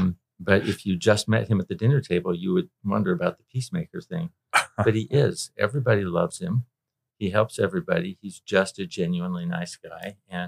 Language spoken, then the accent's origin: English; Idaho, United States; my father was a professor, so we did move around a little bit. He taught in Utah and Indiana and Montana, but finally moved to Boise State.